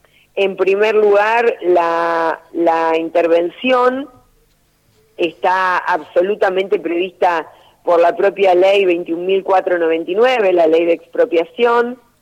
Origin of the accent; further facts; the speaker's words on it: Santa Fe, Argentina; lo tomé como santafesina y como argentina muy bien.